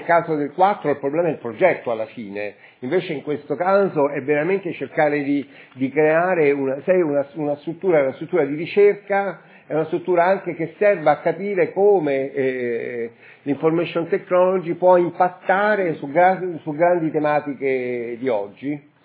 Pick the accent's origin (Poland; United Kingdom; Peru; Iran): Poland; Warsaw, Masovian Voivodeship; io vengo da Varsavia